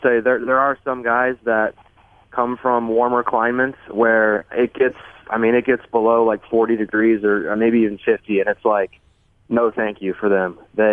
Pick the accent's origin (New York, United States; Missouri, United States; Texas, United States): Missouri, United States; Kansas City; they look at me like for answers because I'm from Kansas City and I've been here for so long